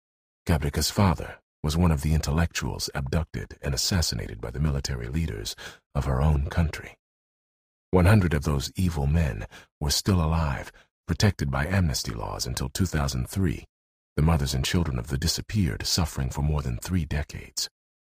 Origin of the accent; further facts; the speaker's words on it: Los Angeles, California, United States; born there; I was born in Los Angeles, back before they changed laws and fucked it up.